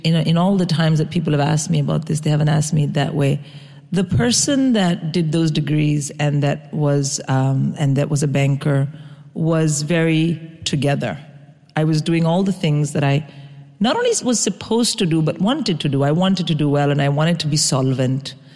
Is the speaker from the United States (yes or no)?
no; India; I grew up in India.